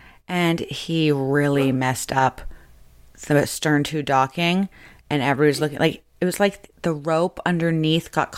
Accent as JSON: {"language": "English", "region": "Florida", "country": "United States", "said": "At first, it was because I'm from Florida, where people aren't as sweet."}